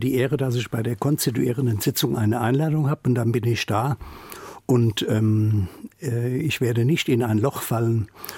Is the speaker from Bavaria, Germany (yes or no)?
no; Wiesbaden, Hesse, Germany; accent: Hessian-tinged standard German; Also ich habe meine Wurzeln nie verneinen können. Ich bin gebürtiger Wiesbadener, ich bin ein halber Rheingauer, meine Mutter war aus Eltville. Ich bin ein Kind dieser Region. Ich habe auch meine berufliche Perspektive hier in Wiesbaden gehabt.